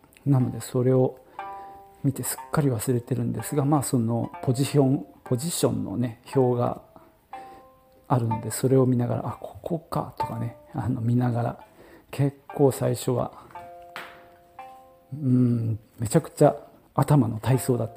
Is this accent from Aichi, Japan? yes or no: yes; Nagoya, Aichi, Japan; 僕の生まれ育った名古屋もそうなんですけど、